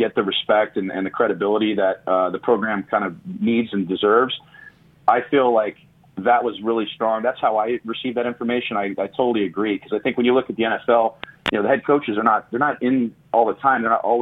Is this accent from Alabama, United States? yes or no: no; California, United States; moved away as an adult; I grew up in California, but after coming to ASU and staying here